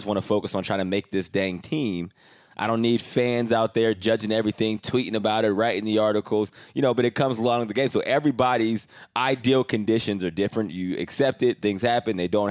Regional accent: Canada; moved away; I was a little older our first year we were together, but I came from Canada, so I was like 3 years older than him.

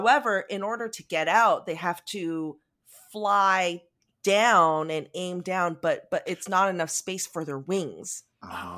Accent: Sterling, Virginia, United States; moved away as an adult; now in Madrid, Spain; currently live in Madrid, Spain, where I teach middle school language arts in an American school, but I'm originally from Sterling, Virginia.

